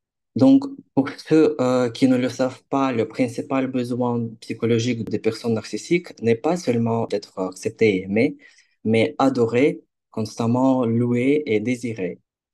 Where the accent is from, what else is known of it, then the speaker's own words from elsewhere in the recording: Ukraine; now in Bordeaux, France; je suis ukrainienne, j'ai 22 ans, j'habite à Bordeaux